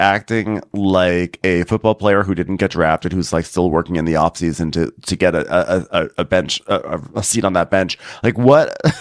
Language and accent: English; United Kingdom; I mean, I wouldn't say it, but I'm British.